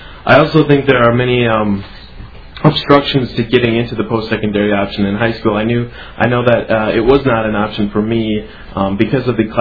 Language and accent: English; Cannon Falls, Minnesota, United States; I grew up in Cannon Falls, and the closest college, community college for us is Inver Hills Community College.